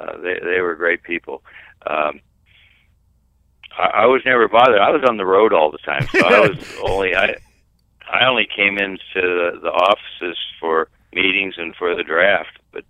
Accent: Zanesville, Ohio, United States; born there; I was born in Ohio, in Zanesville

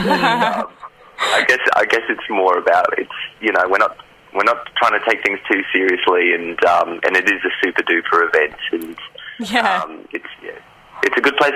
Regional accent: Adelaide, South Australia, Australia; moved away; I personally started out in theatre, and I moved over from Adelaide to do to get into theatre and acting and so forth.

